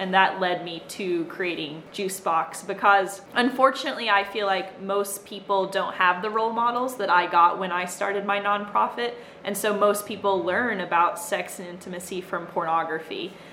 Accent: Tennessee, United States; Yeah, I grew up in Tennessee, so very conservative background, actually had no access to sex education.

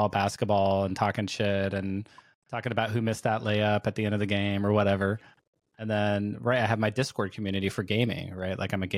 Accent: Seattle, Washington, United States; Like when I grew up in Seattle, it was just a thing up there in the 80s, 90s.

